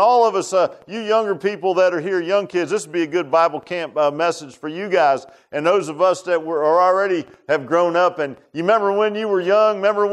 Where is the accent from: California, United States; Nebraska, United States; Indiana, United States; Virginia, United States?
Virginia, United States; Virginia Beach; I grew up in Virginia Beach.